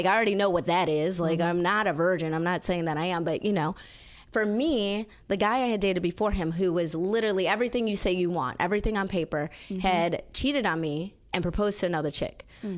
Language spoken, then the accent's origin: English; Wisconsin, United States; And I'm from Wisconsin. I mean, we drink.